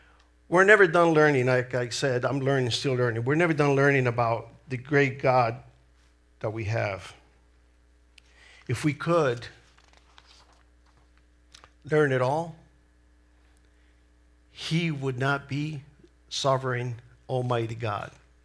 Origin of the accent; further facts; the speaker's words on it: El Salvador; born there; first language Spanish; English is a second language; It's my accent. I was born in El Salvador with Spanish speaking, my first language.